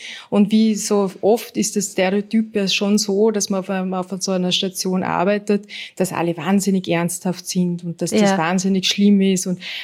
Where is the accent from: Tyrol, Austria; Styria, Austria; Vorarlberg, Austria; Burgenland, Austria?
Vorarlberg, Austria; now in Vienna, Austria